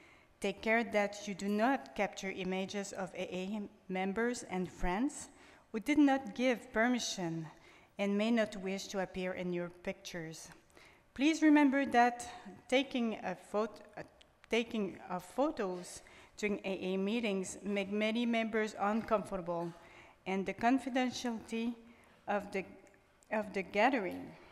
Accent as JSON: {"language": "English", "town": "Ottawa", "region": "Ontario", "country": "Canada", "said": "I'm an alcoholic from Ottawa"}